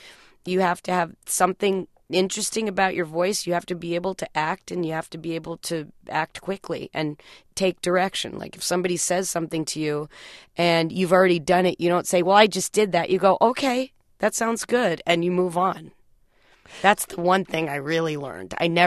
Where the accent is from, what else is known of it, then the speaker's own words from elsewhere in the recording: New York, United States; also born or lived in Los Angeles; I grew up bicoastally, even though I'm from New York originally. We were back and forth from New York to L.A.